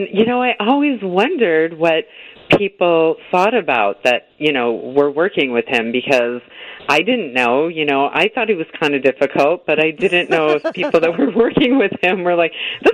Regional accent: Chicago, Illinois, United States; also born or lived in Waukegan / Zion; I was born in Waukegan and lived in Zion, yep, and in and out of Chicago for many years. So it is my hometown, though. I mean, you know, North Chicago, and then there's Waukegan. So when I tell anyone, where are you from, I'm like, I'm from Chicago.

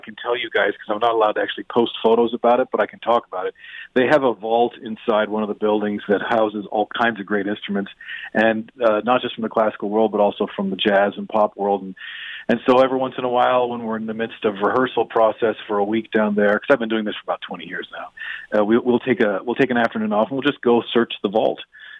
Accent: Newfoundland and Labrador, Canada; I grew up in Newfoundland, and there is, in the blood, there's fiddle music

